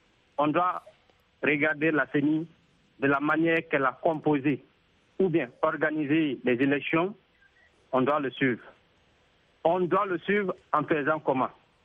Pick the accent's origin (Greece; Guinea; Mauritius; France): Guinea; Mais en tant que guinéen, je ne dois pas aller me coucher à la maison